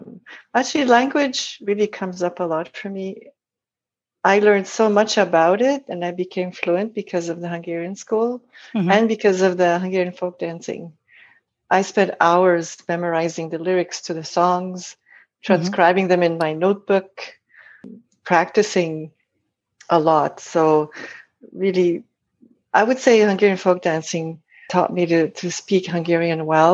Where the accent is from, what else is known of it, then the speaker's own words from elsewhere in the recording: Montreal, Quebec, Canada; now in Vancouver, Canada; We grew up in Montreal. My sisters and I were four in the family. Yeah. We all grew up in Montreal. And then I moved to Vancouver 25 years ago.